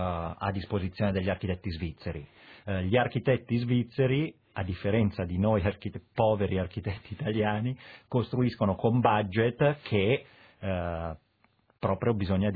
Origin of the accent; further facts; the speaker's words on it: Milan, Lombardy, Italy; in fin dei conti io sono di Milano, sono italiano